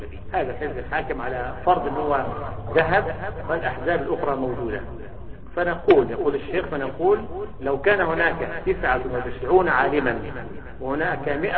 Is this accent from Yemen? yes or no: no; Egypt; فمثلا عندنا في مصر، احنا نتكلم الآن في مصر